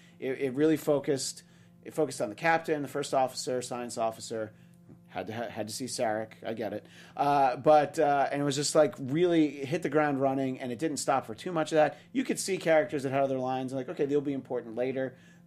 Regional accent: New York, United States; where I grew up in New York, it was on at midnight on Channel 11

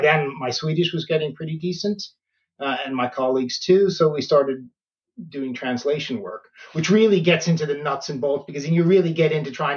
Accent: New York, United States; moved away as an adult; now in Sweden; I'm from the States, from New York. I grew up in New York, went to school, university there, studied law, worked for a couple of years at a law firm

